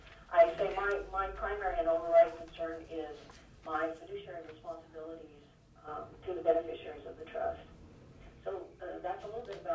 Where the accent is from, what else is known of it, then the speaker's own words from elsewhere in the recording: Anchorage, Alaska, United States; I was born and raised in Anchorage. My family is from the village of Kinnick.